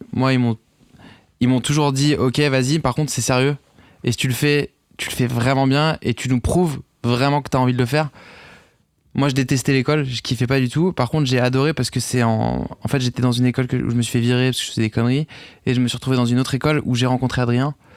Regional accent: Paris, Île-de-France, France; moi, c'est vrai que j'ai grandi à Paris.

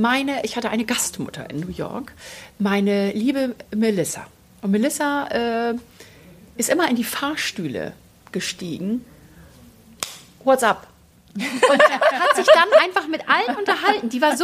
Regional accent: Northern Germany, Germany; Und dann gibt es von mir als Norddeutsche ein fröhliches Moin.

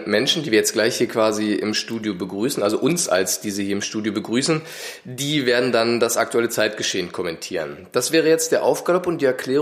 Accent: Kolobrzeg, West Pomeranian Voivodeship, Poland; born there; also born or lived in East Germany; Ich bin 81 Jahre alt, geboren 1937 in Kolberg, bin dann in der DDR Politiker gewesen

